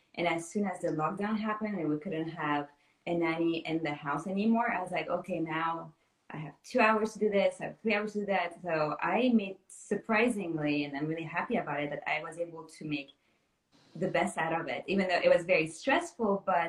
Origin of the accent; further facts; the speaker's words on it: Normandy, France; I was born and raised in Normandy in France.